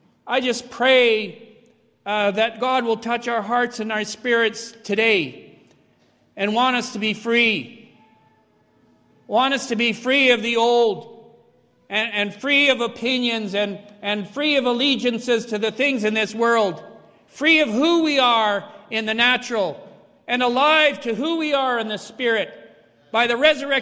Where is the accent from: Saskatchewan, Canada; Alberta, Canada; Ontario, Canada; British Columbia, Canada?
Saskatchewan, Canada; Saskatoon; Because I was in an assembly where nobody knew me. I was from Saskatoon.